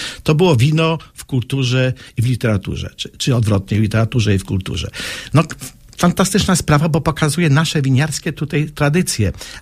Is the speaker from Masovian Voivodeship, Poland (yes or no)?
no; Sulechów, Lubusz Voivodeship, Poland; born there; Ja się urodziłem na przykład w Trójmieście. Kiedy żartowałem w Warszawie, ktoś pytał się w Trójmieście, no to gdzie? Gdynia, Gdańsk, Sopot? Ja mówię, nie, Sulechowie.